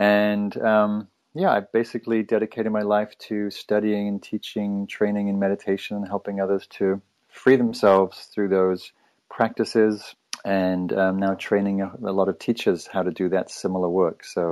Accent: England, United Kingdom; also born or lived in London; I was born in England, raised in Northern England, and discovered Buddhism when I was a punk rocker in London in the early 80s

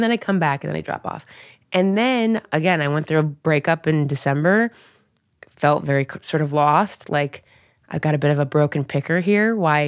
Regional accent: Dayton, Ohio, United States; I grew up in Dayton, Ohio. My mom still lives at home.

